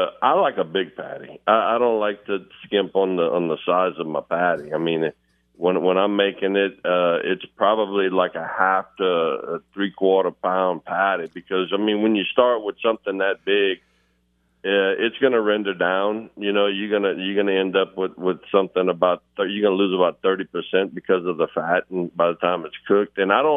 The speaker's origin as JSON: {"language": "English", "region": "Louisiana", "country": "United States", "said": "We're Cajun."}